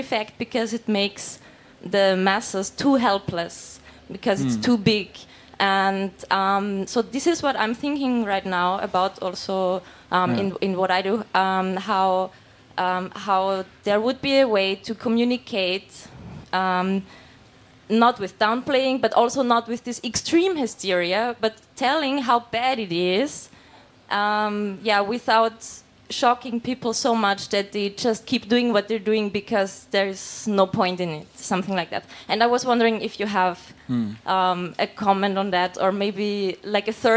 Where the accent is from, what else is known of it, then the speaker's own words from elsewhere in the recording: Austria; I'm from Austria